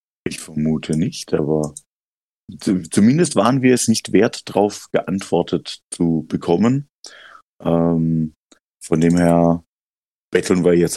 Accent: Germany; auch ich bin Deutscher.

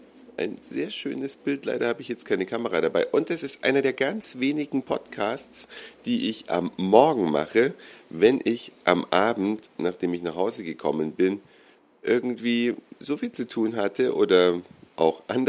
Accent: Germany; now in Netherlands; wir als Deutsche, die hier nach Holland kommen

